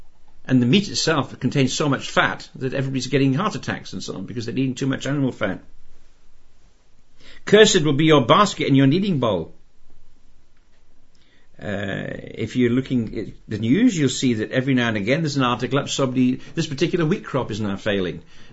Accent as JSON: {"language": "English", "country": "Zimbabwe", "tie": "born or raised there", "said": "I was brought up in Rhodesia"}